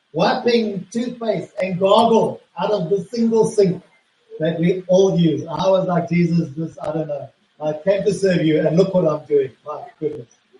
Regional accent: Southport, KwaZulu-Natal, South Africa; year after school, I came from Southport to Burger and for Bible school, for a year of Bible school.

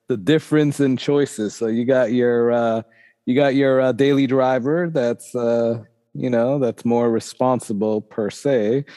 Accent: Boston, Massachusetts, United States; So I grew up in Boston, and back in Boston, everybody was, or at least that in my area, was all into the Hondas.

